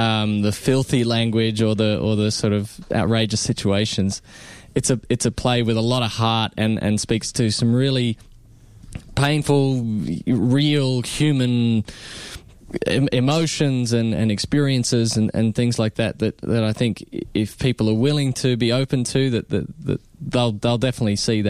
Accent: Sydney, New South Wales, Australia; I'm from Sydney, so this is my first gig here in Melbourne.

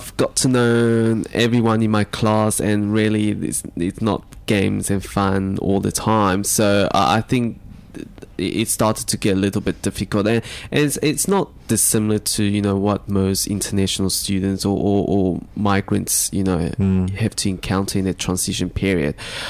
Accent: Johannesburg, Gauteng, South Africa; when I was growing up in Johannesburg

